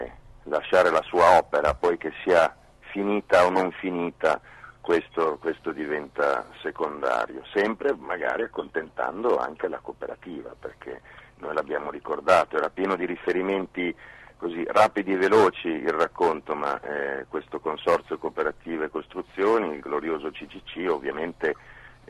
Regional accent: Emilia-Romagna, Italy; sono emiliano anch'io, credo che si senta dall'accento

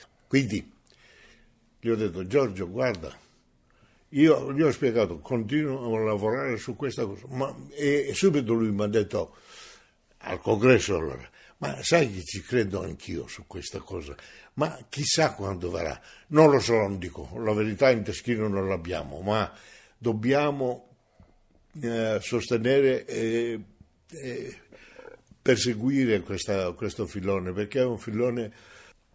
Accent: Greece; seguire la cosa anche in Grecia perché dico, in questo momento ci sono dei problemi economici. seri nel mio paese

